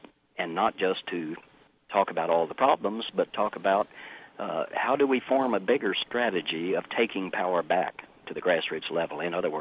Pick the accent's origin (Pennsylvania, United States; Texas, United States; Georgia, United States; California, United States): Texas, United States; Austin; we've had our first one in Austin, kicked off here in my hometown, also the town of George Bush